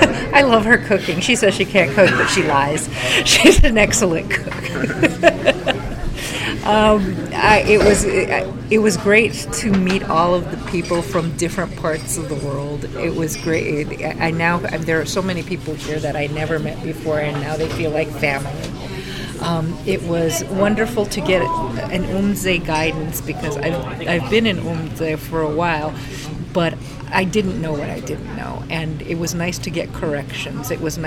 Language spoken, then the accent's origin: English; Los Angeles, California, United States; I'm from Los Angeles.